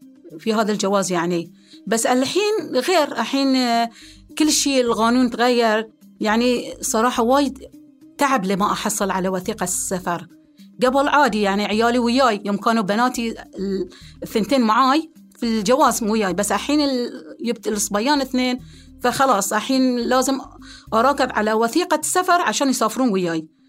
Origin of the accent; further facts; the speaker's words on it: Bahrain; أنا أم بحرينية،